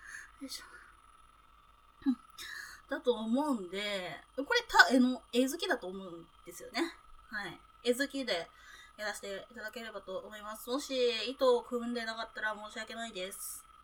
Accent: southern Kanto, Japan; まあ南関東出身です。

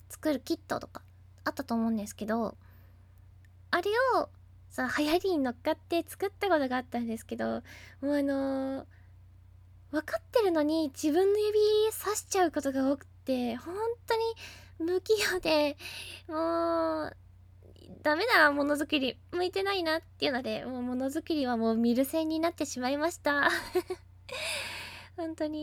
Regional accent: Aichi, Japan; 出身地は愛知県です。手羽先とか美味しいところです。

